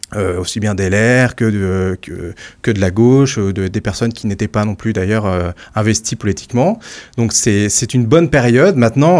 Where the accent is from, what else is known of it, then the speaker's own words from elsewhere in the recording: France; Enfin, nous sommes français, en fait.